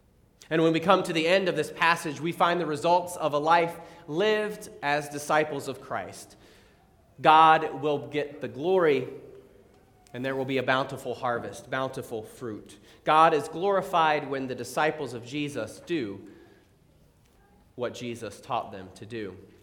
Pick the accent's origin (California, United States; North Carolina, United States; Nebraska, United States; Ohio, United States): North Carolina, United States; Now, I grew up in North Carolina and I always joke that these imperatives would be a lot easier for us to understand if we used my favorite southern word, y'all.